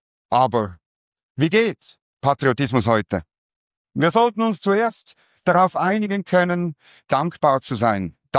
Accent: Switzerland; Erstens wissen wir alle, dass wir als Schweizer mehr persönliche Freiheit genießen

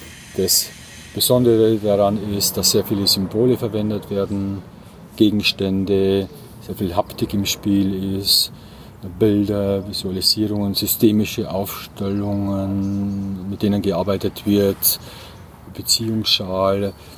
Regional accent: Bavaria, Germany; ich komme aus Bayern. … Schmidt heißen viele.

